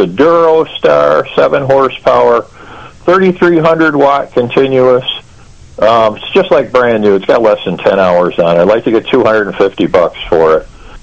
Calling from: Wyoming, United States; I'm from the Dale, Wyoming area.

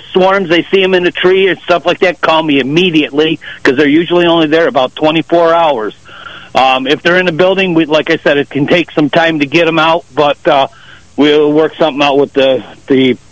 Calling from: Wyoming, United States

